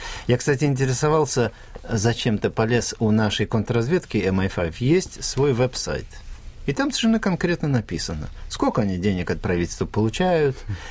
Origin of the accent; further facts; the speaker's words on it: Estonia; я вырос в Эстонии, тоже русскоговорящий